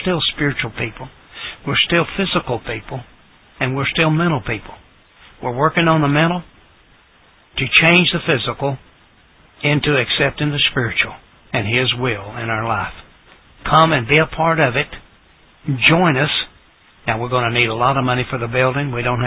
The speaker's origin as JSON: {"language": "English", "town": "Thornhill", "region": "Tennessee", "country": "United States", "tie": "born there", "said": "Thornhill. I was born in Thornhill."}